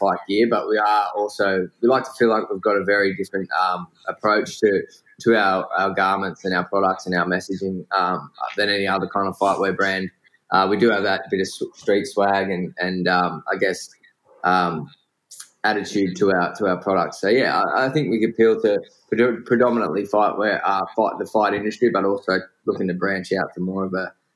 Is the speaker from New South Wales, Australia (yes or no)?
yes; Sydney, New South Wales, Australia; now in Perth, Australia; I'm from Perth, Western Australia, originally from Sydney.